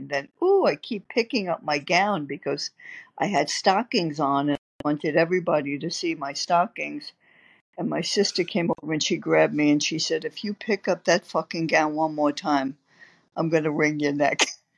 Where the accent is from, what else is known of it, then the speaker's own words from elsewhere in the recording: New York City, New York, United States; I grew up in Yorkville, the Upper East Side of Manhattan, 91st Street, 1st and 2nd Avenue, the youngest of five.